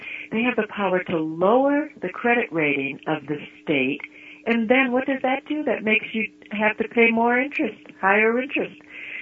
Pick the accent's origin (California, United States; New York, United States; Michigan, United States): Michigan, United States; You know, I grew up in Michigan. Why wasn't Detroit rich?